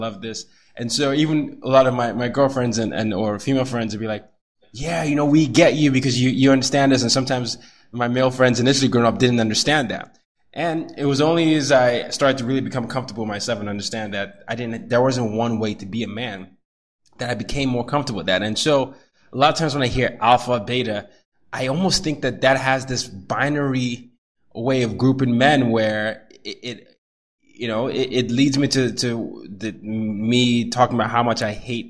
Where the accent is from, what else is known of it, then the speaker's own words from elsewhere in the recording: Nigeria; also born or lived in Sweden / Vietnam / Burkina Faso; I grew up in Nigeria. I grew up in Sweden, Vietnam, Burkina Faso, and here.